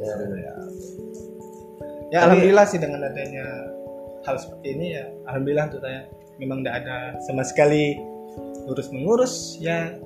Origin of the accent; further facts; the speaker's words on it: Zimbabwe; moved away as an adult; now in Kenya; Dulu kan saya memang dari kecil di Zimbabwe kan. Sampai besar, merantau lah ke Kenya.